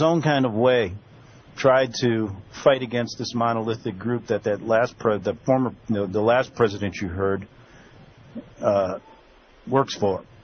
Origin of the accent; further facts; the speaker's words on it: Chicago, Illinois, United States; I'm thinking back when I grew up, and I grew up in Chicago as a kid in the 60s.